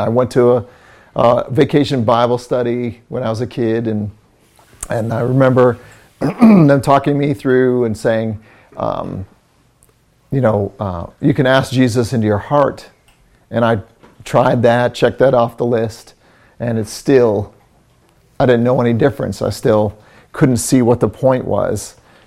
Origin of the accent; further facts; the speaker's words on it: Illinois, United States; I was raised near Chicago, and it was a little town.